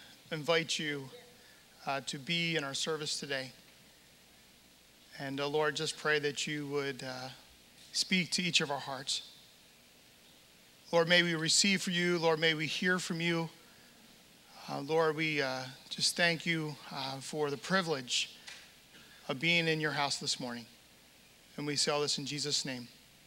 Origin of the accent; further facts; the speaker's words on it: Greencastle, Pennsylvania, United States; And actually, I grew up in Pennsylvania, Franklin County, a town called Greencastle, just if you go down 81, almost down to the Maryland border.